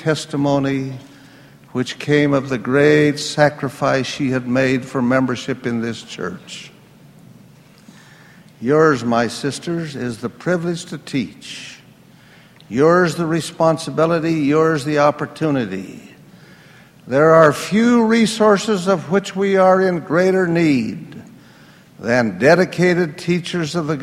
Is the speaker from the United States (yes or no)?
yes; Utah, United States; born or raised there